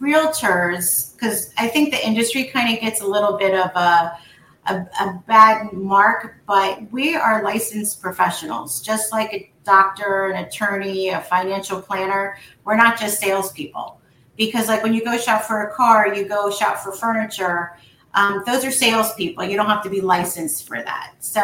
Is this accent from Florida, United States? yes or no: yes; Miami, Florida, United States; also born or lived in New York; I actually was born in New York, but lived there till I was 5. I grew up in Miami.